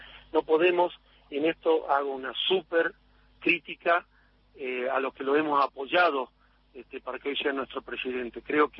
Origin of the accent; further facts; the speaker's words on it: Argentina; me encendé como argentino, como trabajadores del campo popular